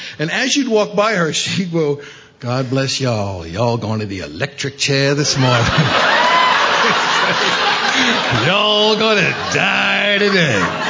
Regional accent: Bronx, New York, United States; I grew up in the Bronx in this insane family.

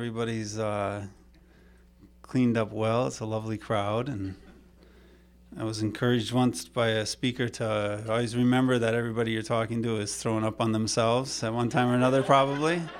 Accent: Minnesota, United States; now in New York City, United States; I moved to New York City from Minnesota. I feel close to home because a number of people have guessed that that's where I'm from based on my accent.

